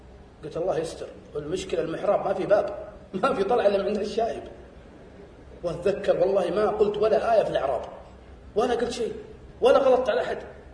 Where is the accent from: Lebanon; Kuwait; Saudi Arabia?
Saudi Arabia; إحنا السعوديين